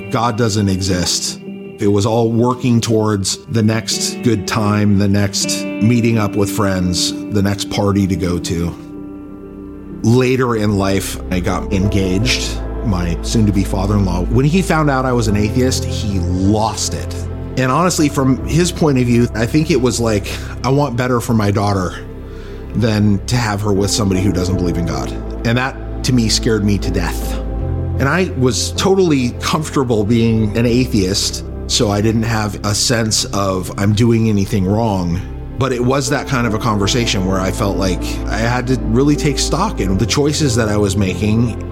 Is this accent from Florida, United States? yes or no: no; San Fernando Valley, California, United States; I had a very normal childhood. I grew up in the San Fernando Valley. My family was very big, very Italian.